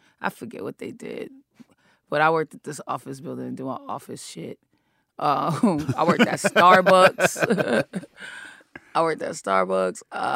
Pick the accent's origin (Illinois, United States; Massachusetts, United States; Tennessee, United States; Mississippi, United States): Massachusetts, United States; Boston; I'm from Boston.